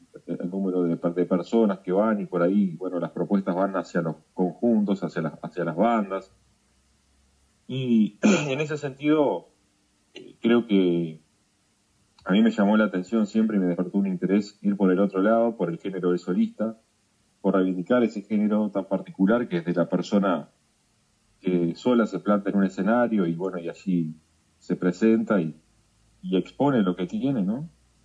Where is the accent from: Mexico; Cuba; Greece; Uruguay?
Uruguay; Cardona, Soriano; yo efectivamente soy de Cardona, me formé académicamente en un conservatorio de Leoncio Marichal